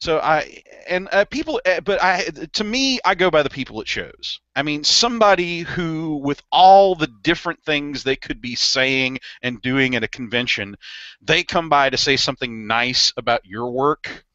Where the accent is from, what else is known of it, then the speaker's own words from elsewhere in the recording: the South, United States; I have to admit that as a Southerner, it's really, really, really hard to read what happens at the after war stuff